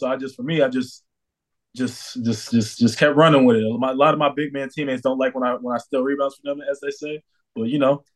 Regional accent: New York, United States; I'm like, yo, is it because I'm from New York?

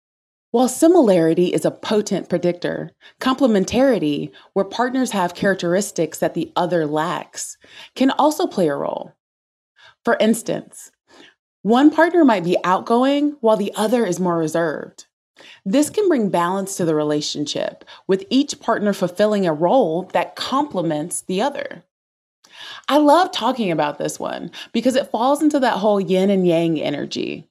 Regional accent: the South, United States; Growing up in the South as an introvert was rough for me because you always have to quote unquote speak to people.

